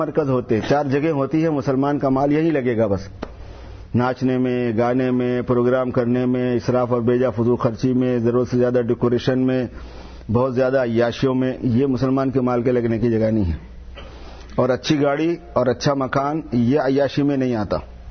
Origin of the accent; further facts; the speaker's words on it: Hyderabad, Telangana, India; میں حیدرآباد سے ہوں انڈیا